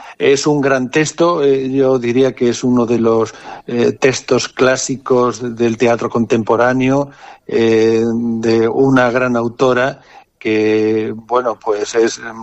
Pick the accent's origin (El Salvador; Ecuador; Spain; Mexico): Spain; Pinoso, Valencian Community; Nosotros somos de Pinoso, somos el grupo Taules Teatre, ubicado aquí en Pinoso